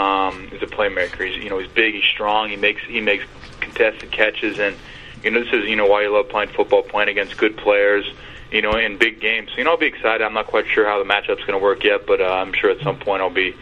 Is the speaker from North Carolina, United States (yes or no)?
no; Cincinnati, Ohio, United States; Well, I think, you know, when I was growing up, I grew up in Cincinnati, and, you know, the Ravens were always on TV playing the Bengals.